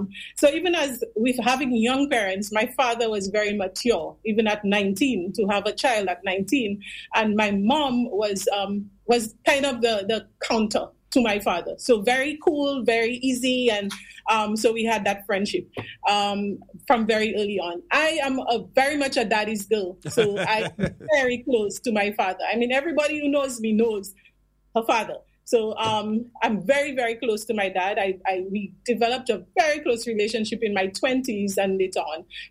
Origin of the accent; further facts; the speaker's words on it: Beaufort, United States; born there; I was born in Beaufort. I came from a pretty large family, a very close-knit family, which is not something that's not very familiar in rural areas.